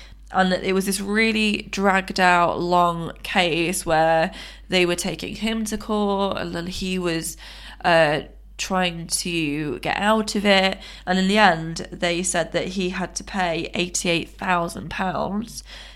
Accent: United Kingdom; We're from Britain. We're part of this.

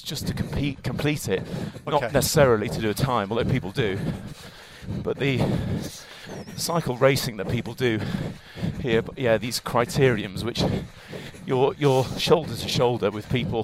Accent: Wales, United Kingdom; So I had cycled a bit as a kid, but I grew up in North Wales, so it was mountain biking and BMX.

